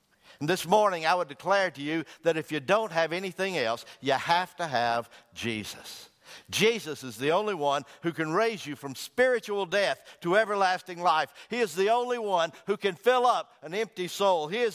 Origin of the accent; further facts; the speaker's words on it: United States; I'm an American. I live in Sweet Home, Alabama.